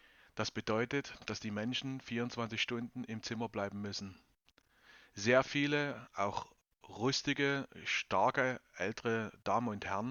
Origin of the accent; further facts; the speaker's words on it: Dresden, Saxony, Germany; Ich komme aus Dresden und arbeite in einem Pflegeheim.